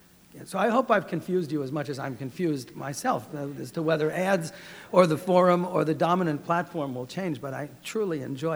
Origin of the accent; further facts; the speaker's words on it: New York, United States; And I grew up in New York.